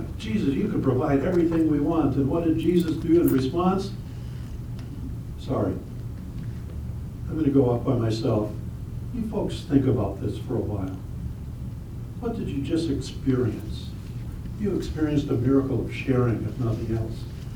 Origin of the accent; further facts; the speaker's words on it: Chicago, Illinois, United States; And I know when my dad was asked to sing solos at the church we grew up in Chicago